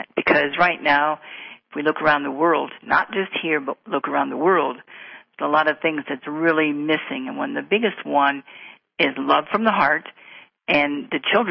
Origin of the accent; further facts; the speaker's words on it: Chicago, Illinois, United States; now in New Mexico, United States; I was from Chicago, and I moved to New Mexico. And I moved down here with the sole purpose of finding land, finding funding, building a school, opening it, and running it.